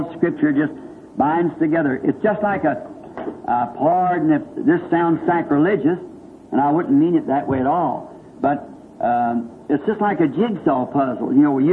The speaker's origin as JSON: {"language": "English", "region": "the South", "country": "United States", "said": "But I'm just a Southerner and kind of slow, you know, and I can't think of it so fast."}